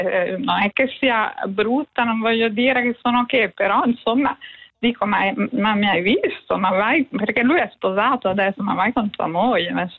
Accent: Sorrento, Campania, Italy; quando abitavo a Roma, io sono di Sorrento

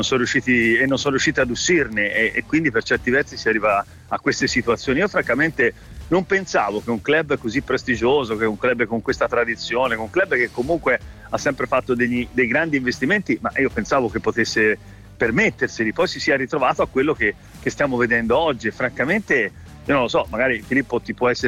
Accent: Florence, Tuscany, Italy; essendo fiorentino

